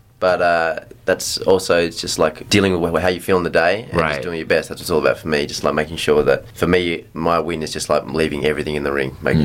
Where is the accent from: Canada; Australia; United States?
Australia; Western Australia; I grew up in Western Australia, and I was a real little kid.